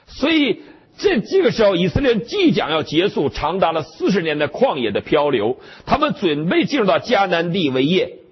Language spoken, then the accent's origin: Chinese; China; 所以我们中国人一想到约，我们就很痛恨这些约